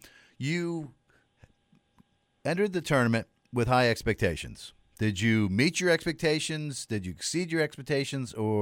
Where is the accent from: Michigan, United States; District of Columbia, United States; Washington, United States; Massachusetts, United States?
District of Columbia, United States; Washington; That's kind of a home game for me, being that D.C. is my hometown.